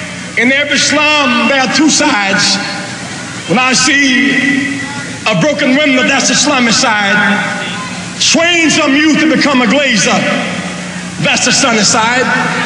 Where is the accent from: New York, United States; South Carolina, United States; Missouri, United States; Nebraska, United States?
South Carolina, United States; Greenville; born or raised there